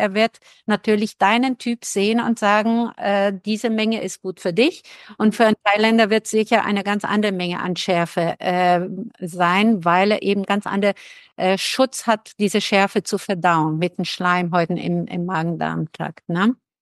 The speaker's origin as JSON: {"language": "German", "country": "Brazil", "said": "ich komme zwar aus Brasilien und bin mit Bananen aufgewachsen"}